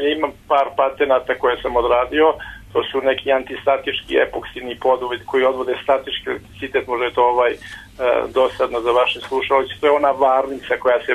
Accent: Sjenica, Zlatibor District, Serbia; also born or lived in Belgrade; now in Čačak, Serbia; Znači, bio sam u Beogradu 10-15 godina, onda sam došao u Čačak ovde, zato što sam rodom iz Sjenice, i tu sam živim sa porodicom već formiranu, ženu i dvoje dece.

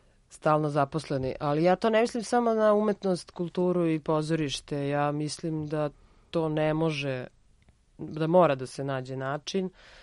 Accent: Herzegovina, Bosnia & Herzegovina; s obzirom da sam rodom Hercegovka

